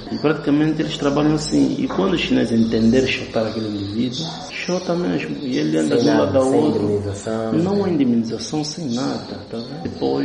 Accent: Angola; Realmente nós sentimos como angolanos, são nossos irmãos.

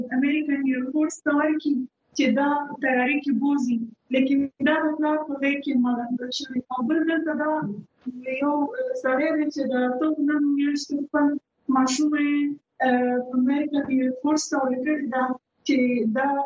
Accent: Afghanistan; نو زه هغه افغان یم

